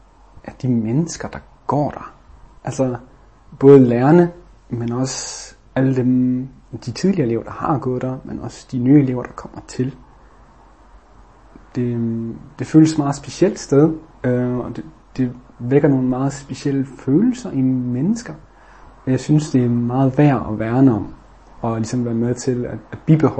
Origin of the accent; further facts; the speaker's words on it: North Denmark Region, Denmark; now in Aalborg, Denmark; og jeg kommer fra Vesthimmerlands Kommune og bor nu i Aalborg.